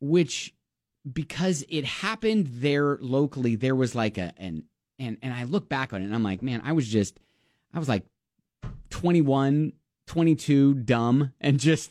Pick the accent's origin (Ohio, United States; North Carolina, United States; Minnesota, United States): Ohio, United States; Columbus; I was relocating from my hometown, Columbus, Ohio, to a city in Indiana, Terre Haute.